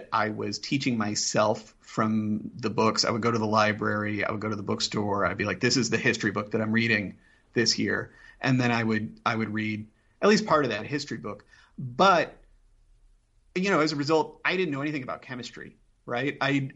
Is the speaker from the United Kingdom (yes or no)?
no; Indianapolis, Indiana, United States; So I grew up in Indianapolis.